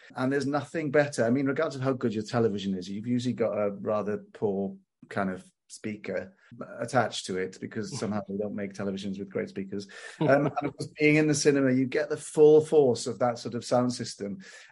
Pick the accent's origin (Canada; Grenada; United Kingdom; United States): United Kingdom; Cardiff, Wales; So it was brilliant, actually, last night to screen it finally in Cardiff, which is my hometown.